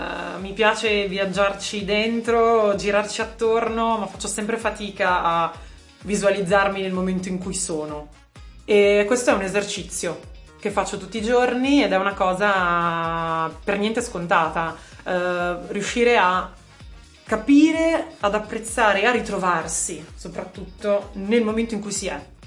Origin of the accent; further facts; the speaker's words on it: Milan, Lombardy, Italy; born there; sono nata a Milano